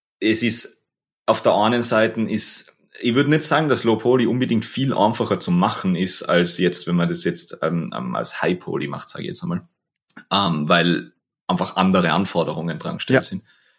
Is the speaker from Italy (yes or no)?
no; Innsbruck, Tyrol, Austria; now in Vienna, Austria; Also wie ich bin eigentlich aus Innsbruck, das ist der Nähe von Innsbruck und bin 2017 bin ich nach Wien gezogen.